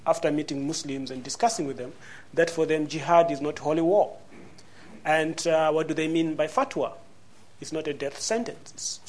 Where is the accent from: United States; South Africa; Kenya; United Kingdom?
South Africa; Now, I grew up in South Africa where, as you know, the history of that country, it was an apartheid state.